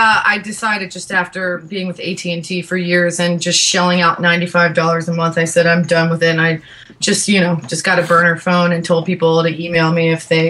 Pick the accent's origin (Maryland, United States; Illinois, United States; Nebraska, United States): Maryland, United States; she knew I was from the Maryland, D.C. area.